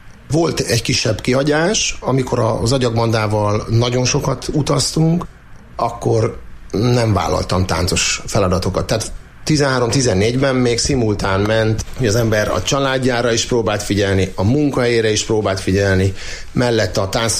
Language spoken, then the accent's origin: Hungarian; Borsod-Abaúj-Zemplén, Hungary; mivel mi is itt nőttünk föl Borsod megyében, én is ugye a falusi közegben rengeteg olyan nótát megtanultam